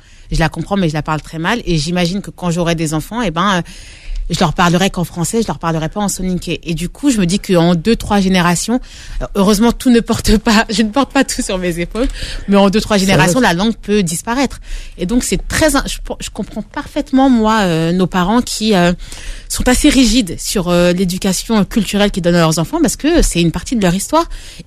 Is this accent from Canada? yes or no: no; Paris, Île-de-France, France; Moi, j'ai grandi à Belleville